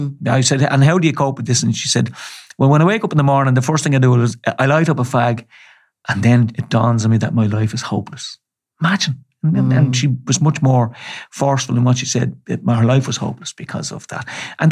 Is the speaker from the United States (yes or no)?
no; Dublin, Leinster, Ireland; I grew up in the Liberties. In James Street.